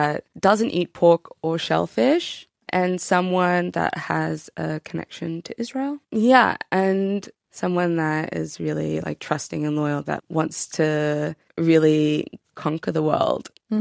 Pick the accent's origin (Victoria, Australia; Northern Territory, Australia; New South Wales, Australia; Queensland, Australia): New South Wales, Australia; Sydney; now in London, United Kingdom; I'm 31. I was born and bred in Sydney, Australia. But I've been living in London, United Kingdom, for over 60 years now.